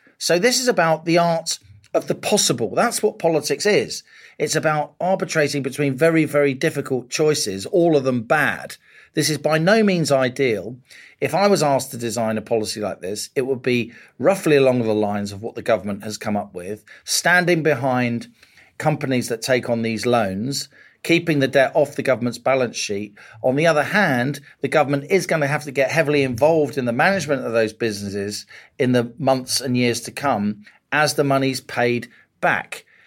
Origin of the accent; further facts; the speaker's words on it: Kingsbury, London, United Kingdom; he grew up near me in Kingsbury, northwest London, which is not a glamorous place. Hi, Kingsbury. Very proud I come from Kingsbury